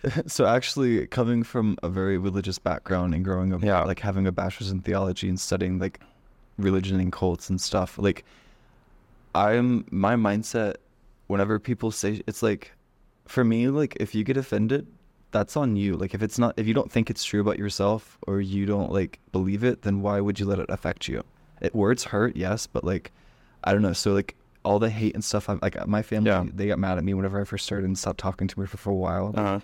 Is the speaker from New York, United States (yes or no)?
no; Florida, United States; also born or lived in British Columbia, Canada; I'm from Canada, British Columbia, but I grew up in Florida.